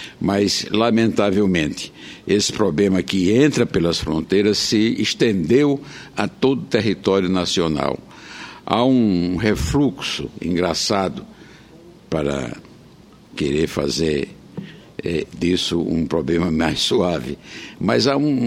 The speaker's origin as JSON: {"language": "Portuguese", "town": "Araruna", "region": "Paraíba", "country": "Brazil", "said": "Eu sou de uma pequena cidade da Paraíba chamada Araruna, uma cidade que já tem 130 anos e é uma estrada, apesar de pequena, uma cidade tradicional de gente pacífica, gente oliveira."}